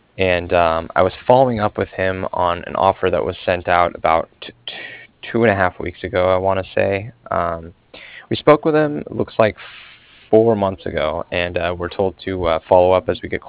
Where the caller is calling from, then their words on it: Cardiff, Wales, United Kingdom; I was calling from Cardiff